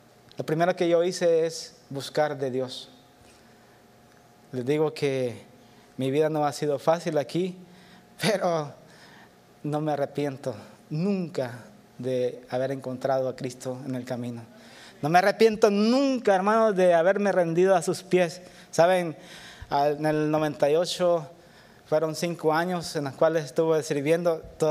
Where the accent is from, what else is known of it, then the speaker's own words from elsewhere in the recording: El Salvador; moved away as an adult; A los 18 años, hermanos, yo salí de El Salvador, muy jovencito. No sabía nada de inglés, ni una pizca, ni un poquito, ni un tantito. Llegué a este país en el 93.